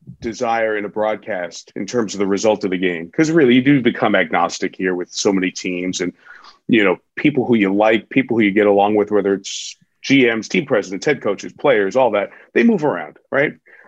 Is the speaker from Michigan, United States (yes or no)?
no; Whitestone, New York, United States; I grew up in Whitestone. I grew up, Whitestone. You know, 5-6 minutes from Shea and when it was Shea